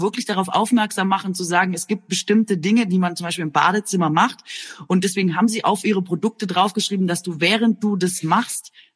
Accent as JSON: {"language": "German", "region": "Baden-Württemberg", "country": "Germany", "said": "als Schwäbin"}